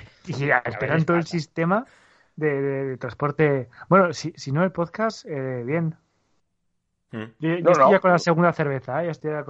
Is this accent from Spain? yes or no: yes; Spain; soy español, pero hablo como si fuera de Miami